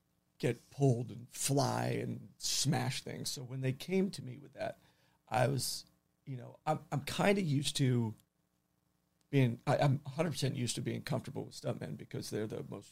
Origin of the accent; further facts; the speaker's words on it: Encino, California, United States; yeah, I'm from Encino. I'm super Western.